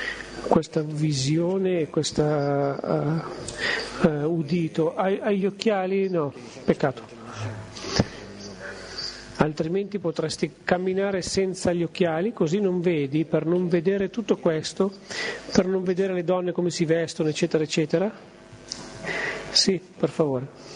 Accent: Tel Aviv, Tel Aviv District, Israel; Io vengo da Tel Aviv, lavoro in Tel Aviv.

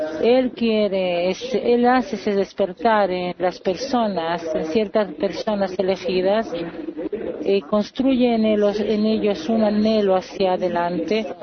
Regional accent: Brazil; de Brasil.

